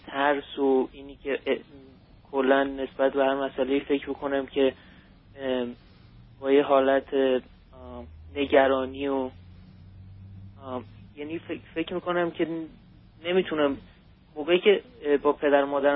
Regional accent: Iran; moved away; چه از ایران و موقعی که اومدیم اینجا، الان حدود دو سال میشه ما اومدیم اینجا.

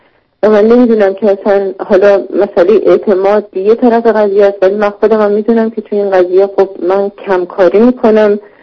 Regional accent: Iran; moved away; ما بعد از اینکه از ایران اومدیم بیرون، شرایط خیلی سختی بود

